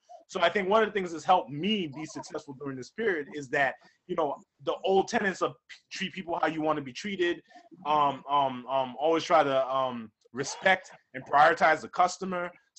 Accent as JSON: {"language": "English", "town": "Baltimore", "region": "Maryland", "country": "United States", "tie": "born or raised there", "said": "because I grew up in the U.S. I grew up in Baltimore."}